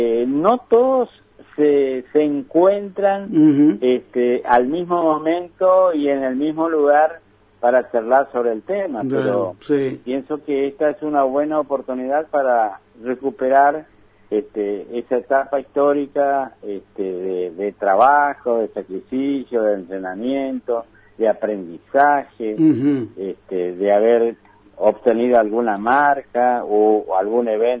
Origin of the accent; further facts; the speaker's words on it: Montecarlo, Misiones, Argentina; born there; also born or lived in Santa Fe; Bueno, yo en realidad soy nacido en Monte Carlo y después me fui a estudiar a Santa Fe